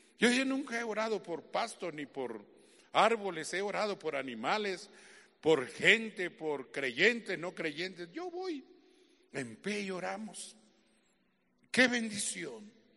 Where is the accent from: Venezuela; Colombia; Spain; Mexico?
Colombia; Como los colombianos no estamos apretados ni influenciados